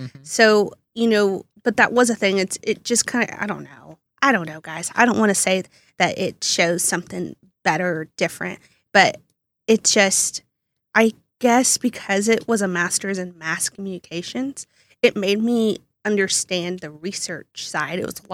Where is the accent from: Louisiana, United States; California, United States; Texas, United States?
Texas, United States; Midlothian; I'm from the Dallas area. It's a suburb called Midlothian.